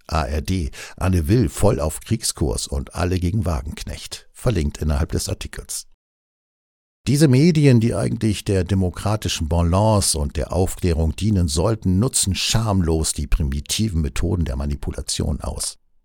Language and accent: German; Heidelberg, Baden-Württemberg, Germany; Als ich in meiner Heimatstadt Heidelberg zur Schule ging, gab es dort zwei Zeitungen, die Rhein-Neckar-Zeitung und das Heidelberger Tageblatt.